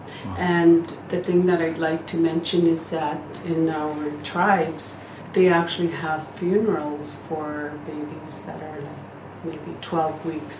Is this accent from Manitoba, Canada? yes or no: yes; Manitoba, Canada; Actually, I'm from Northern Manitoba. I'm from the Swampy Cree tribe.